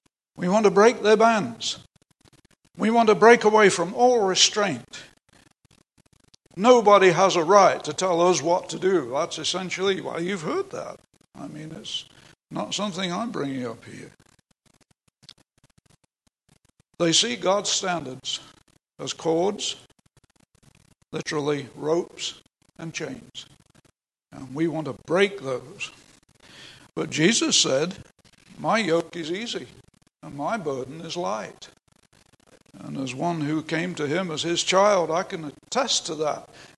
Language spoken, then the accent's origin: English; Canada; You know, I'm from Canada